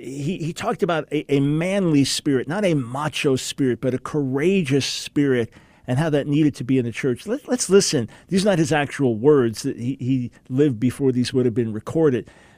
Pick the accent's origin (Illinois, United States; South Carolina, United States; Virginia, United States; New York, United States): New York, United States; I'm a New York Jew, Jewish follower of Jesus, born and raised in New York.